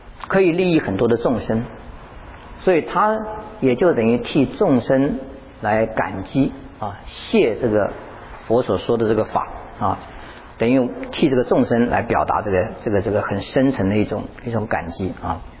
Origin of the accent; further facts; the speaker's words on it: China; 可是我们中国人还是习惯两个脚跪下去啊